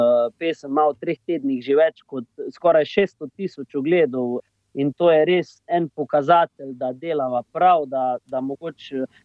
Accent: Carinthia, Slovenia; v bistvu vse prihajamo s Koroške, tam so skozi gavde, kot mi rečemo.

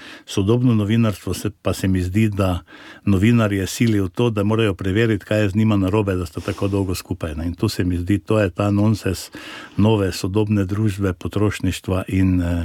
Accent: Slovenske gorice, Slovenia; prihajam iz Slovenskih Goric

